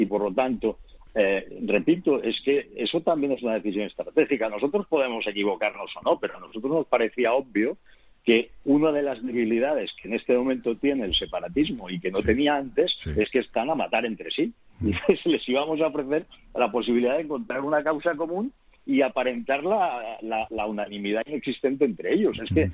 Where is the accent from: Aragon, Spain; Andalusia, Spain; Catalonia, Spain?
Catalonia, Spain; Porque como catalán, y además, tú, como tú sabes